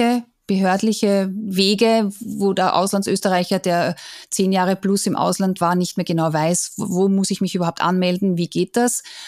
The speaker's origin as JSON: {"language": "German", "country": "Austria", "also_born_or_lived": "Seoul, South Korea / Japan", "moved": "as an adult", "said": "Und da waren wir als Österreicher gemeinsam mit den Schweizern eine Minderheit."}